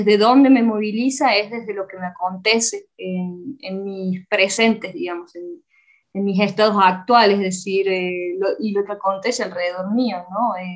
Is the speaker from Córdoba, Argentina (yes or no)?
yes; Córdoba, Argentina; now in Ecuador; yo soy de Córdoba, Argentina. Vengo en mis estudios... están vinculados con las artes escénicas. Soy licenciada en teatro por la Universidad Nacional de Córdoba